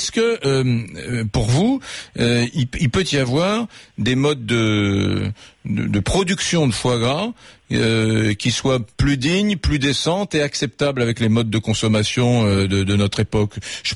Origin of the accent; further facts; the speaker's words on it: Occitanie, France; Moi, je viens du Gers.